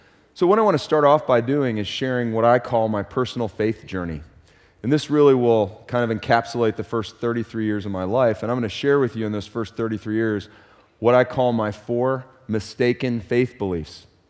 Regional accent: Detroit, Michigan, United States; I grew up in Detroit, Michigan, one of four kids, the oldest of four kids, and my parents had three of us by the time they were 21 years old.

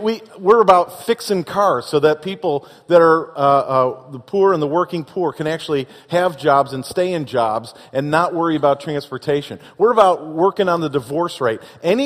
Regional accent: Chicago, Illinois, United States; I was raised in Chicago.

